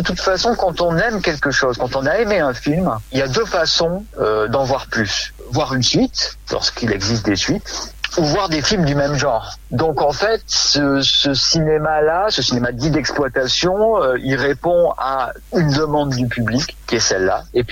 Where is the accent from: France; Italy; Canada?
France; Montélimar, Auvergne-Rhône-Alpes; Moi, je viens donc du sud de la France, d'une petite ville qui s'appelle Montélimar.